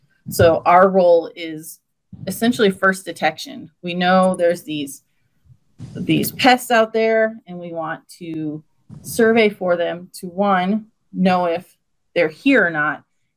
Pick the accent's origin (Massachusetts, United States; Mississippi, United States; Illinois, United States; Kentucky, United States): Illinois, United States; Morrison; I grew up actually pretty close to Geneseo. I grew up in Morrison, Illinois, up in Whiteside County, on a farm with my parents and two sisters.